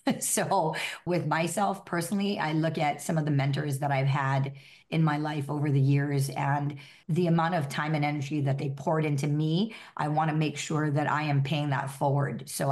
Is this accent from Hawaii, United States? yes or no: yes; Hawaii, United States; I think growing up in Hawaii with just such a melting pot of cultures and nationalities